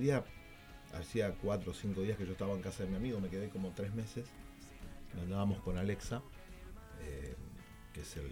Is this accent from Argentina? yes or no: yes; Argentina; accent: Argentine; Detectó por el tono que soy argentino, me escuchó.